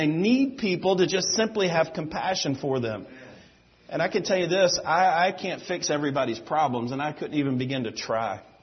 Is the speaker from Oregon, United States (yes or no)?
no; Alabama, United States; I am. I'm from Alabama.